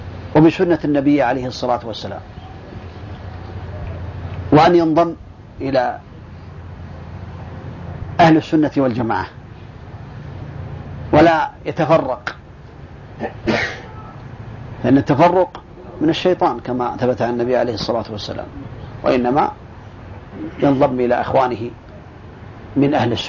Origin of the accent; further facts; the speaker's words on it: Saudi Arabia; ذلك عندنا في السعودية مثلا